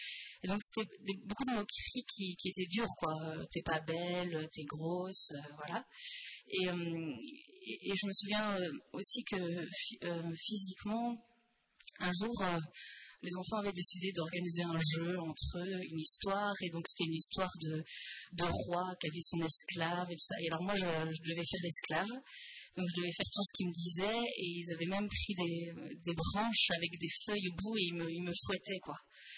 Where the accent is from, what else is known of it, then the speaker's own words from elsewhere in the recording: Nouvelle-Aquitaine, France; 28 ans, je suis mariée et j'ai 3 enfants. Je suis française, originaire du Poitou-Charentes. En fait, je suis née dans une famille catholique, pratiquante, une famille nombreuse, on était 6 enfants.